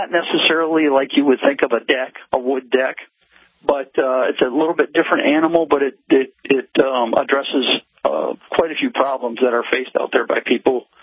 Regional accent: Michigan, United States; Well, I was born and raised in Michigan. Went to school up there.

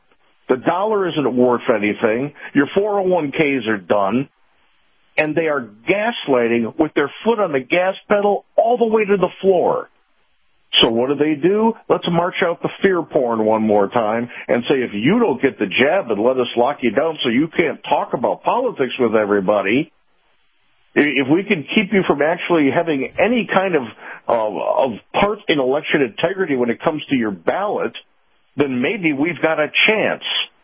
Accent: Chicago, Illinois, United States; I grew up in Chicago.

